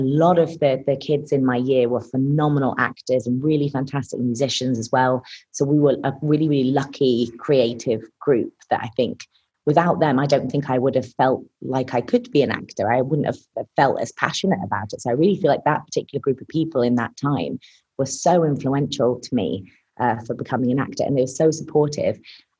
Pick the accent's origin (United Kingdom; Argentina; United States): United Kingdom; East Midlands; being half American as well led me to have a really good ear for accents, because I grew up in Lincolnshire, United Kingdom